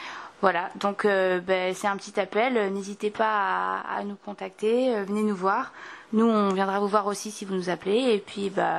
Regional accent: Lyon, Auvergne-Rhône-Alpes, France; parce que je viens de Lyon, Jérémy est breton, mais moi pas du tout.

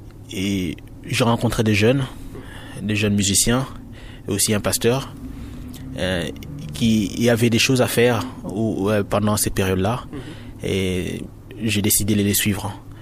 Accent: Kinshasa, DR Congo; je suis un Congolais vivant à Kinshasa

